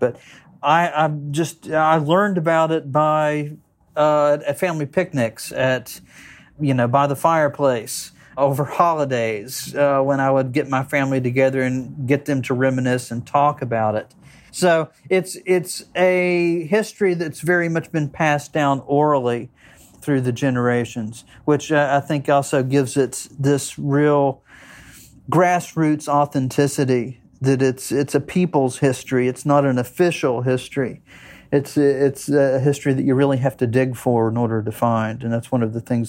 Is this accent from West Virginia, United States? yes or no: yes; West Virginia, United States; my whole life growing up in West Virginia, I would have old people approach me